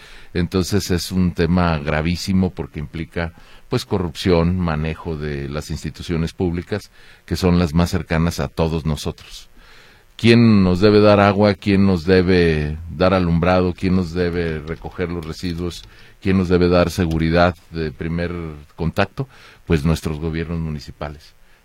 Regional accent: Mexico; lo cual agradezco como ciudadano mexicano

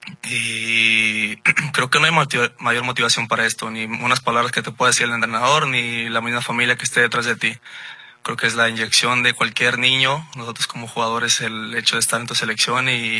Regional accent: Mexico; lo que sentimos nosotros como mexicanos

